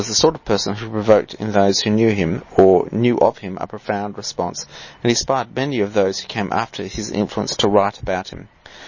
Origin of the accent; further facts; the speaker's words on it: Australia; Yeah, I'm just an Aussie bloke out here, you know, mowing at my barbie.